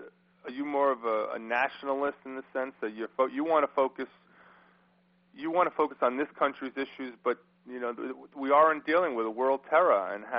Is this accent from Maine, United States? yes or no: no; New York, United States; now in Woodcliff Lake, United States; I mean, I grew up in Long Island, and we didn't have, Rivervale police departments. We had Nassau County police.